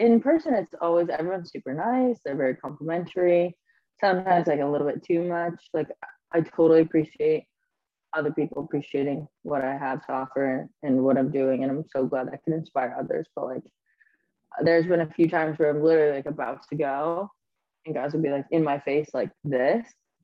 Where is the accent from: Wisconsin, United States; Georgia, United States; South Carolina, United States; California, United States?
California, United States; I love the ocean because I'm from California.